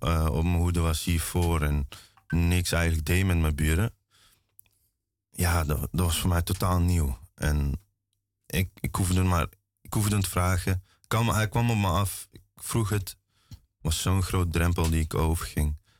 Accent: Apeldoorn, Gelderland, Netherlands; born there; also born or lived in Amsterdam; Amsterdam Noord, nooit gewoond. Ik kwam uit Slotervaart. Geboren in Apeldoorn

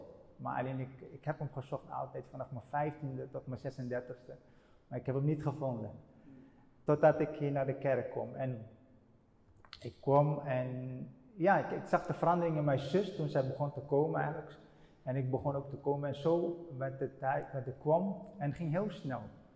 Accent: Rotterdam, South Holland, Netherlands; waar kom je vandaan? Zijn van Rotterdam.

